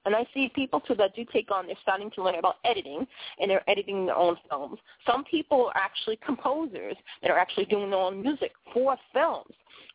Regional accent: Massachusetts, United States; accent: Boston; now in Maine, United States; more so than actually my own Bostonian accent here.

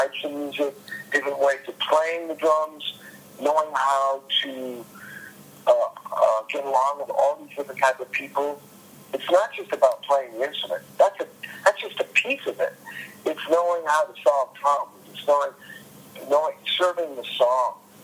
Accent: East Coast, United States; also born or lived in Midwest; I mean, I grew up on the East Coast. And then I was living in the Midwest for a long time, you know, playing

